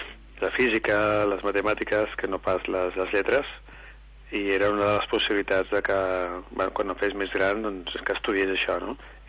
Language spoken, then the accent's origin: Catalan; Barcelona, Catalonia, Spain; Com que soc de Barcelona, doncs algunes vegades ja doncs hi anava al mar